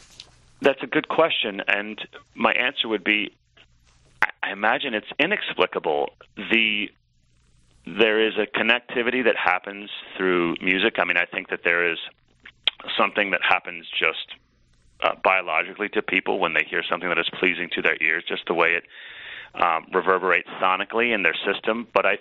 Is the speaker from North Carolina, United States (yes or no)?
yes; Charlotte, North Carolina, United States; it was the three of us and my younger brother, Zach, growing up in Charlotte for many years.